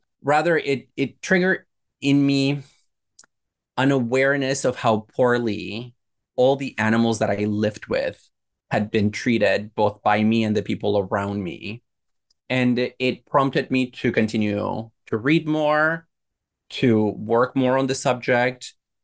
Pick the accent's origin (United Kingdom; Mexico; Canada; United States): Mexico; I grew up in a household where pets were not allowed.